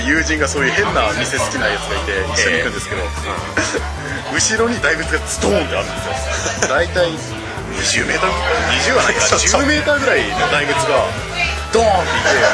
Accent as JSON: {"language": "Japanese", "town": "Yokohama", "region": "Kanagawa", "country": "Japan", "said": "東京近辺はあんま自分横浜っ子なんでやっぱ横浜ばっかに固まっちゃうんで"}